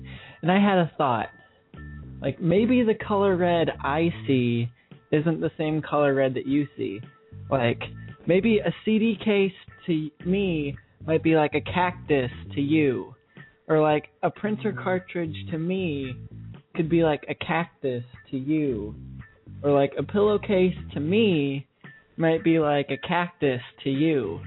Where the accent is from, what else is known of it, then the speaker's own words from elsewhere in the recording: Ohio, United States; I'm from Northeastern Ohio